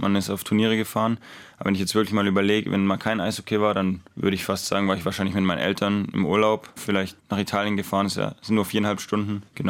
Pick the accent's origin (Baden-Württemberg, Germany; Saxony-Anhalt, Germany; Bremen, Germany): Baden-Württemberg, Germany; Villingen-Schwenningen; born there; now in Berlin, Germany; wenn ich mit meinen Freunden aus der Heimat rede, kommt so ein kleiner Dialekt mit.